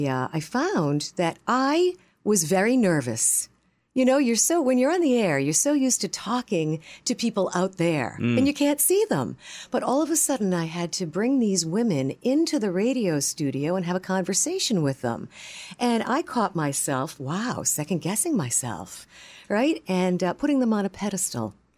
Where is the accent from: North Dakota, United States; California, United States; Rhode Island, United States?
Rhode Island, United States; accent: Rhode Island; Born and raised in Rhode Island. You know, that funny Rhode Island accent?